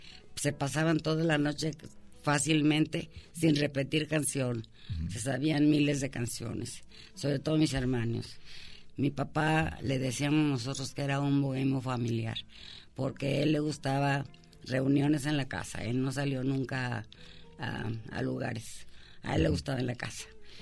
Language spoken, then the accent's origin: Spanish; Guadalajara, Jalisco, Mexico; de nacimiento es el 22 de junio de 1941, ya hace muchito. Y en Guadalajara, Jalisco, nací. Soy tapatía. Mi historia es un poco más curiosa porque mi mamá era de Tecalitlán, Jalisco.